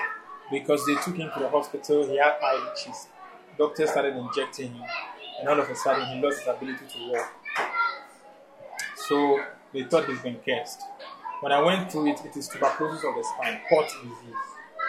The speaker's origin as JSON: {"language": "English", "town": "Anyako", "region": "Volta", "country": "Ghana", "said": "No, I'm full blown ever. Like, I'm from both mother and father are from Volta."}